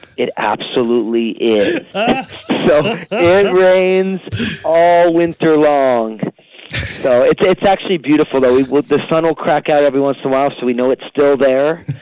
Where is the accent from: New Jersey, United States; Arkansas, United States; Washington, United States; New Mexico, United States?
New Jersey, United States; Yeah, so I grew up in New Jersey, so an all Italian kind of culturally Catholic family.